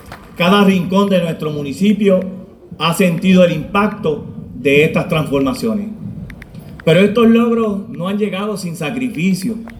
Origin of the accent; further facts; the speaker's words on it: Cataño, Puerto Rico; este era el momento de devolverle a mi Cataño todo lo que un día me dio